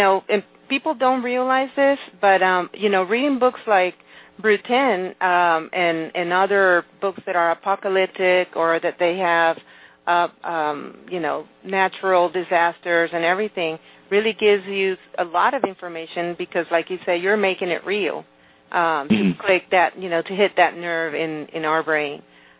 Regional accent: Venezuela; Because, I come from a different era, and, you know, growing up in Venezuela, you know, you would actually, sometimes we wouldn't have powers, and sometimes we wouldn't have water

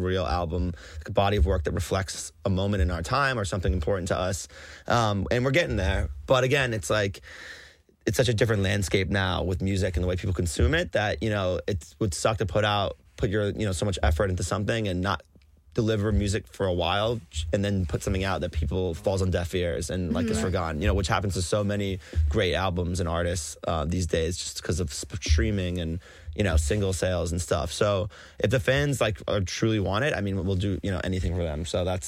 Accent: New York, United States; Yeah, we're from New York, and that was like at Madison Square Garden

